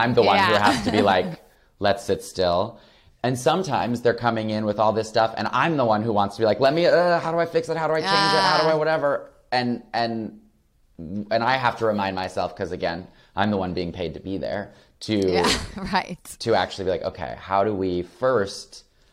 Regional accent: Flint, Michigan, United States; I mean, I grew up queer in Flint, Michigan, which was not necessarily easy.

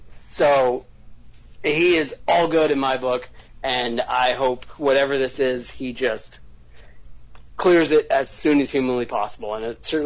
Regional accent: Boston, Massachusetts, United States; Thank you. I'm from Boston. You rule.

